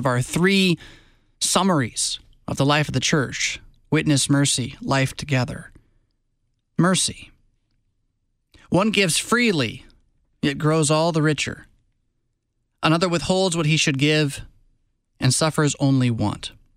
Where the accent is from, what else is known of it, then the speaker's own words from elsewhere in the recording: the South, United States; accent: Southern; So again, forgive my Southern accent.